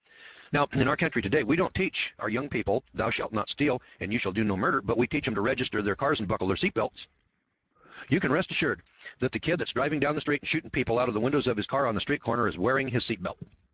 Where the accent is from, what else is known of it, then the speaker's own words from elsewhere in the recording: Missouri, United States; See, I'm from the Midwest here in Missouri.